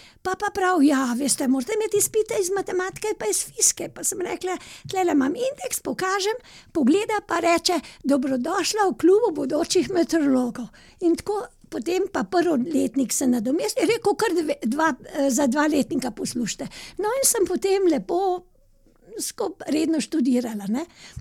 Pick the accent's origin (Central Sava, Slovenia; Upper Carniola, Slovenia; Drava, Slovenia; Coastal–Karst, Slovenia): Central Sava, Slovenia; Zagorje; now in Ljubljana, Slovenia; Jaz sem rojena na deželi v Zagorju in tam je bilo tako, ne.